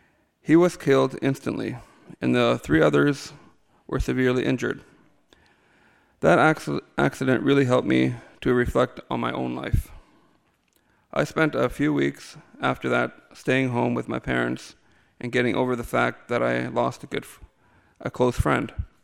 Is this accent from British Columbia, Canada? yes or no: no; Leamington, Ontario, Canada; also born or lived in Cuauhtémoc, Mexico; I was born in Cuauhtémoc, Chihuahua. I was 2 years of age before we came here to the Leamington area.